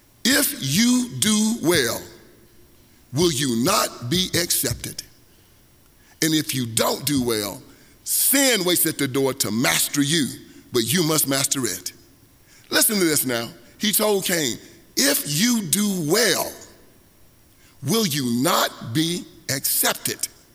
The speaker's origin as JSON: {"language": "English", "region": "Tennessee", "country": "United States", "said": "We love football, we love basketball, we love rock and roll, we love gospel music. I came from West Tennessee"}